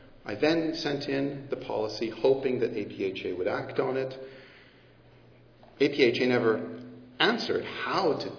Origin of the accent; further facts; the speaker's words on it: Canada; I'm Canadian.